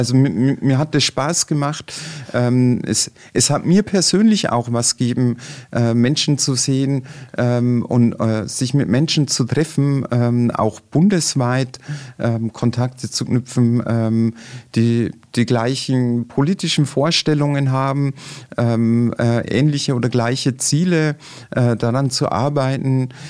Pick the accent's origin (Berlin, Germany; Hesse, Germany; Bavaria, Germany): Bavaria, Germany; Passau; in meiner Jugend standen wir in Passau regelmäßig am Exerziersplatz vor der Nibelungenhalle